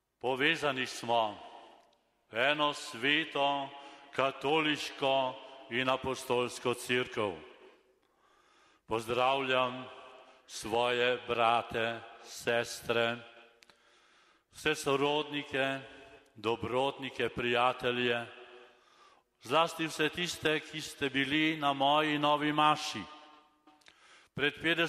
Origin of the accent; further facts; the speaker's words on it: Komenda, Central Slovenia, Slovenia; sem iz Komende, iz Kamniškega konca